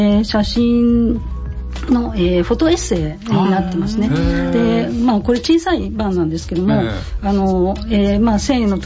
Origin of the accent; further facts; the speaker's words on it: Tokyo, Japan; どうぞよろしくお願いいたします。私は東京都出身なんですけども、日本全国旅するのが好き で、会社をやりながらですね、転勤もしまして、仙台とか名古屋とか、祖母に行ってました。